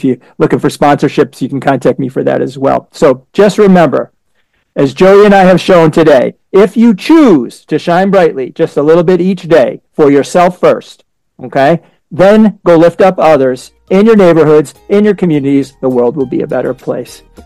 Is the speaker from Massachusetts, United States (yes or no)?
yes; Framingham, Massachusetts, United States; I'm from Framingham, Mass.